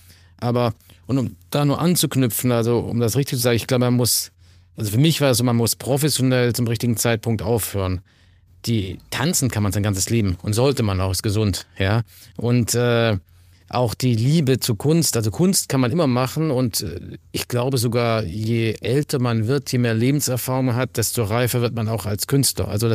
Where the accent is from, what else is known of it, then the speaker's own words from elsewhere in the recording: Tübingen, Baden-Württemberg, Germany; irgendwann ich bin in Tübingen aufgewachsen